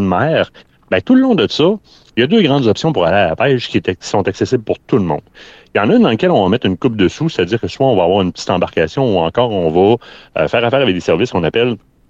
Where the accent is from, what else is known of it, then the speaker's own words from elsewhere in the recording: Quebec City, Quebec, Canada; quand on parle aux Américains qu'on vient de Québec